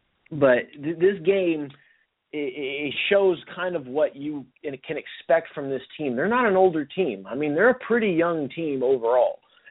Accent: San Antonio, Texas, United States; born there; I grew up a Spurs fan. I was born in San Antonio.

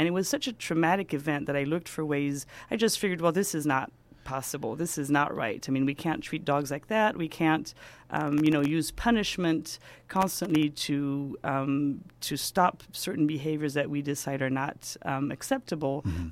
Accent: France; accent: blend; also born or lived in Bloomington, United States; now in United States; So I grew up in France, right next to the Swiss border.

